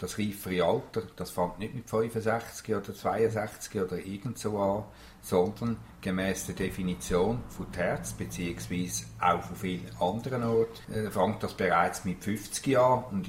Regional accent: Zurich, Switzerland; now in Spreitenbach, Switzerland; ich komme aus der Region Zürich, beziehungsweise ich bin seit 17 Jahren gut in Spreitenbach.

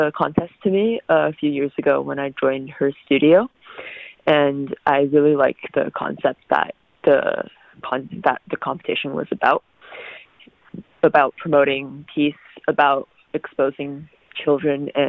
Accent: Western United States, United States; I am from the Western United States.

